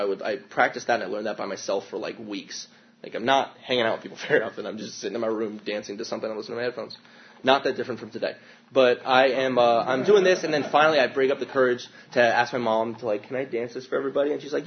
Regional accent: New Jersey, United States; I was raised in the Church of Christ, in central New Jersey.

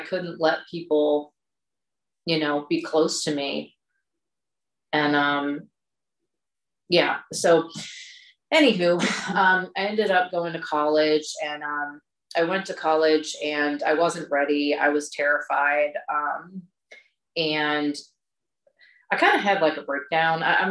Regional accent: Midlothian, Virginia, United States; I grew up in Midlothian, which again is kind of a suburb of Richmond.

